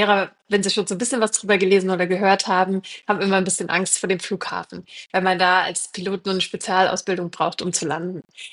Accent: California, United States; now in Germany; Und dadurch bin ich zwar in Deutschland geboren, aber in Kalifornien überwiegend aufgewachsen und dann aber zurück nach Deutschland, weil mein Herz einfach wirklich in Deutschland ist.

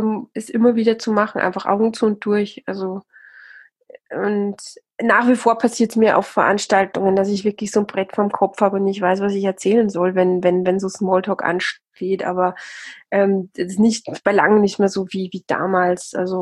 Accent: Austria; accent: Austrian; ich bin ja eigentlich, komme direkt vom Land, wie man auch ein bisschen hört, ne? Ich habe diesen österreichischen Akzent noch immer drauf

